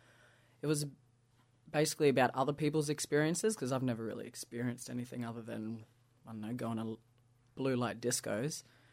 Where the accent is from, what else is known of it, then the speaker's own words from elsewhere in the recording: Rockhampton, Queensland, Australia; Home is Rockhampton, so born and raised there. And then after high school, moved to Brisbane to study at ACPA, the Aboriginal Centre for the Performing Arts